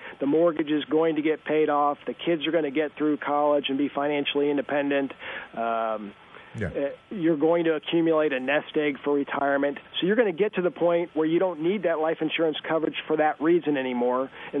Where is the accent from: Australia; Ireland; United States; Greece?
United States; Missouri; The example I always use is I came to USA from Northwest Missouri, but I worked with a lot of families that had farms.